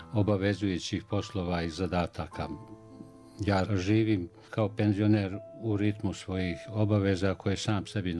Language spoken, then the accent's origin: Serbian; Banja Luka, Republika Srpska, Bosnia & Herzegovina; Ja sam u Banja Luci proveo cijelo djetinjstvo, proveo sam cijelu mladost.